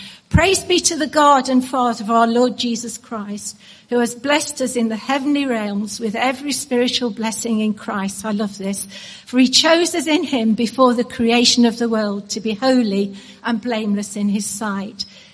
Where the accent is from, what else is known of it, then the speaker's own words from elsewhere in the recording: East Midlands, United Kingdom; I'm from Derbyshire and I go to Derbyshire quite a lot, not least because I support Derby County